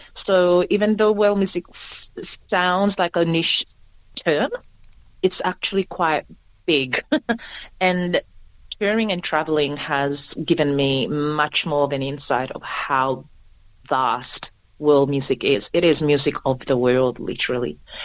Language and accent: English; Perth, Western Australia, Australia; growing up in Perth just really allowed me to experiment with different styles other than the rhythms from back home.